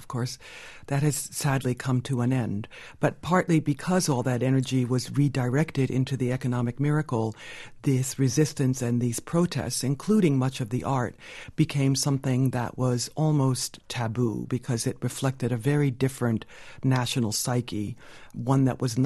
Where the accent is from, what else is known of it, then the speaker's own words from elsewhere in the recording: Japan; I was born and raised in Japan. My parents were missionaries in rural Japan. They sent us to Japanese public schools